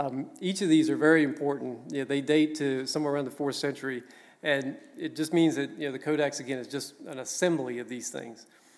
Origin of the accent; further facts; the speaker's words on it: United States; It's something that I think is hard to recognize as an American. We don't, as Americans, we have lost touch with the culture from which the Bible came from.